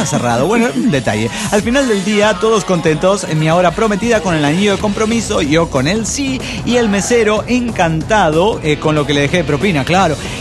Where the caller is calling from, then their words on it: Caracas, Capital District, Venezuela; de Caracas, Venezuela.